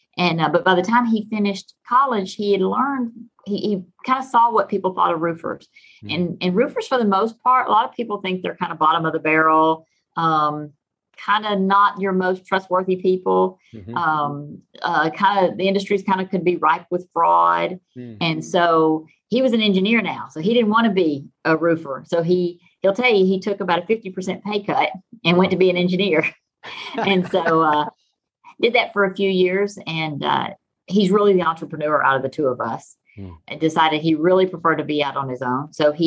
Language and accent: English; Texas, United States; accent: Texan; So I am a native Texan, if you can't tell from my accent, but I'm originally from Southeast Texas, which is down by the Gulf of Mexico.